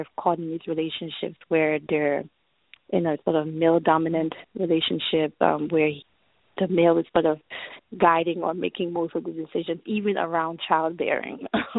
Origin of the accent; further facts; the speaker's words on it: Liberia; now in Philadelphia, United States; I'm originally from Liberia. I've lived in Philadelphia for a long time now